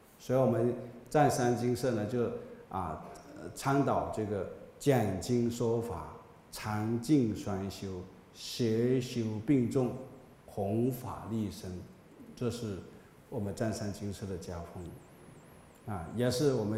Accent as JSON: {"language": "Chinese", "country": "China", "said": "所以我们作为一个中国人呢我们感觉到很骄傲，很殊胜，很自豪。"}